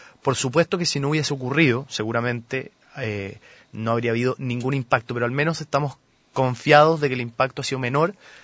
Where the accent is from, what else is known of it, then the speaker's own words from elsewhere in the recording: Chile; Es un concepto que nosotros tenemos que adoptar como chilenos.